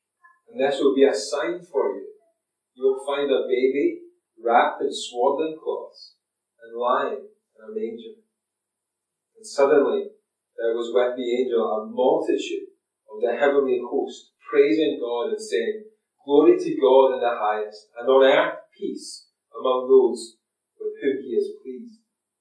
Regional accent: Prestonpans, Scotland, United Kingdom; I'm from Preston Pans and I help out at a youth group each week in Preston Pans

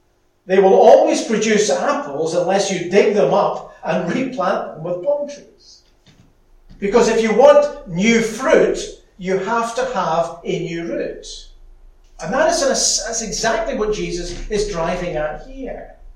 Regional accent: Scotland, United Kingdom; Where I grew up in Lanarkshire, we live not far from the Clyde Valley.

